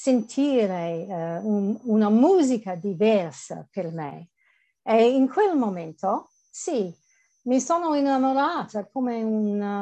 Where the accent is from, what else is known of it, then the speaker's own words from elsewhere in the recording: Australia; Italian is a second language; sono australiana